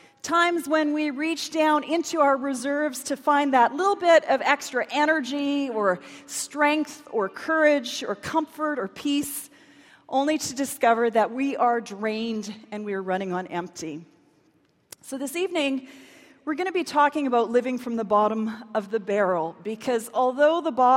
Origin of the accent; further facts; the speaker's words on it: Canada; I'm from Canada.